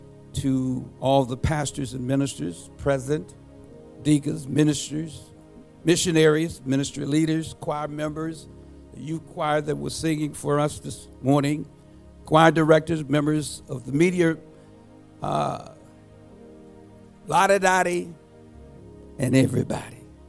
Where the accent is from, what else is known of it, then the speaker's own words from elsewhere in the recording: Washington, United States; he's in my hometown in Washington, attended the inauguration